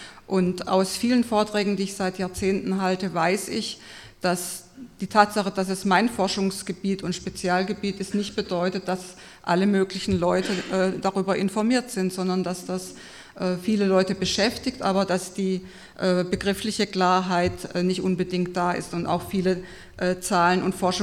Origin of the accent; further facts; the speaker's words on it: Baden-Württemberg, Germany; moved away as an adult; also born or lived in Bochum; Im Ruhrgebiet wurde ich wahlweise als Schwäbin oder als Österreicherin eingeordnet.